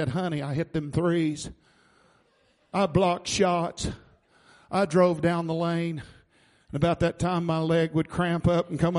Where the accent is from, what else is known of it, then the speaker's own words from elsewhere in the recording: Missouri, United States; And I said, I'm from Missouri. That's a show me state.